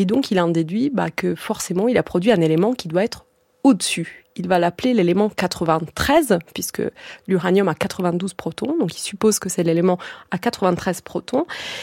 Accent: Italy; parce que je suis italienne

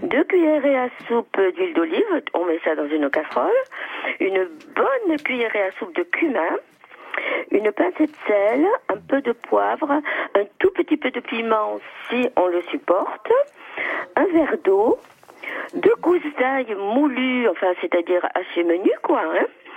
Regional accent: Algeria; now in France; C'est une recette que ma maman faisait quand j'étais enfant en Algérie.

